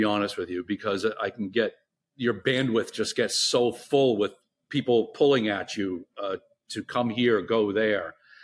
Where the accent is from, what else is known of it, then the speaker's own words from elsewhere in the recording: Maine, United States; So growing up in Maine, my dad used to chew dulse like a lot of older cats used to do.